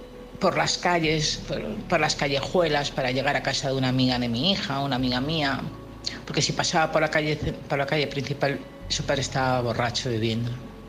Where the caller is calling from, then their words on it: Community of Madrid, Spain; de Madrid, de un pueblecito de Madrid.